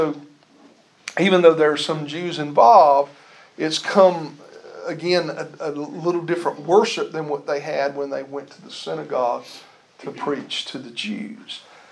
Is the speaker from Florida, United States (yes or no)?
no; Louisiana, United States; growing up in South Louisiana, it was hot, so, muggy.